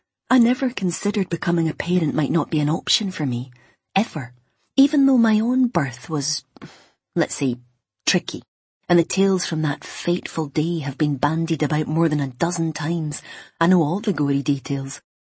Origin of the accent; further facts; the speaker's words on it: Scotland, United Kingdom; Being proud of being a Scot